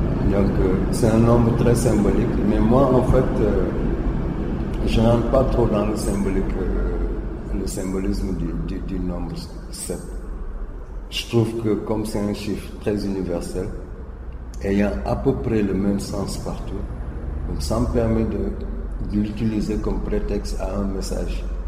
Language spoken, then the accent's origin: French; Dakar, Senegal; il fait le même climat que chez moi à Dakar en ce moment.